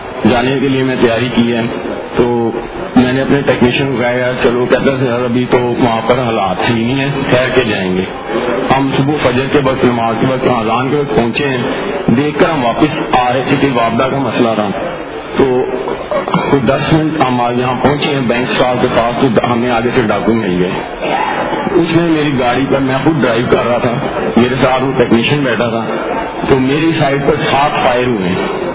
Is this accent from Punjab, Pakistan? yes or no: yes; Lahore, Punjab, Pakistan; اور میں تاج پور لاہور کا رہنے والا ہوں.